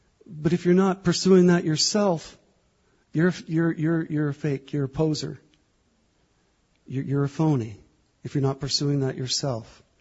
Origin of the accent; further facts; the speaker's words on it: Canada; Did I mention I'm from Canada?